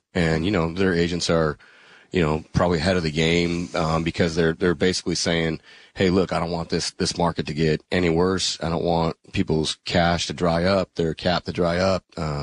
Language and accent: English; Green Bay, Wisconsin, United States; Like, I grew up in Green Bay. You back off, big fella.